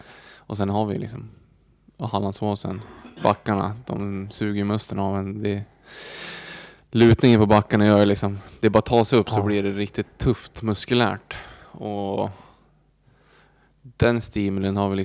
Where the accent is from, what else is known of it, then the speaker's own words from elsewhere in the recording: Östersund, Jämtland County, Sweden; så är det inte många som stakar om hemma i Östersund